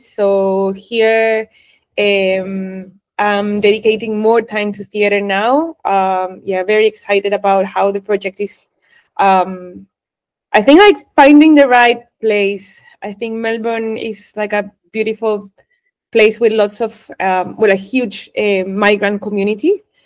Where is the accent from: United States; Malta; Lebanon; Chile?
Chile; moved away as an adult; now in New Zealand; I'm originally from Chile. I immigrated first to New Zealand with my husband. We left Chile in 2011